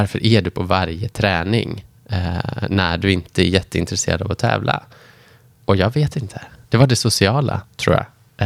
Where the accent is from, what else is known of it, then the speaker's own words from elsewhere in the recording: Lerum, Västra Götaland County, Sweden; Jag är uppvuxen i Lerum, 2 mil utanför stan.